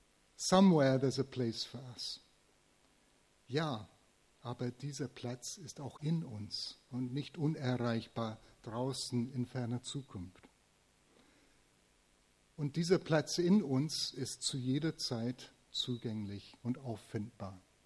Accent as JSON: {"language": "German", "region": "England", "country": "United Kingdom", "second_language": "German", "said": "Also als Engländer weiß ich, was es ist, so ein Gentleman zu sein"}